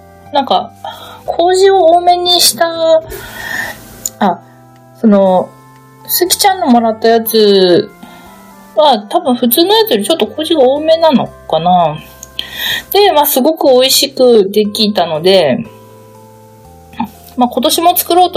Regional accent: Hokkaido, Japan; うちの実家は北海道なんですけど、

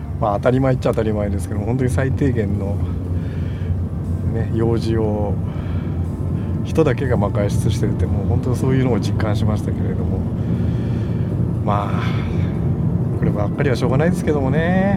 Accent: Shimane, Japan; ノドグロ、私の地元というかね、島根の方でも結構有名な高級魚に今はなってしまいましたけどね。だから田舎いる頃、ノドグロ食べたことなかったんですけどね。

